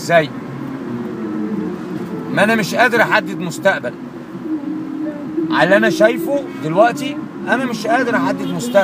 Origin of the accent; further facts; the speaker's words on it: Cairo, Cairo Governorate, Egypt; من هنا القاهرة